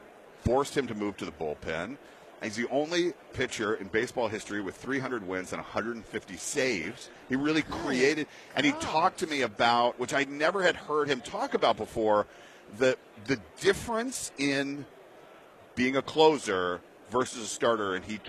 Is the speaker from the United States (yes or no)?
yes; Atlanta, Georgia, United States; Well, I'm from Atlanta originally, but became a very big Green Bay Packers fan.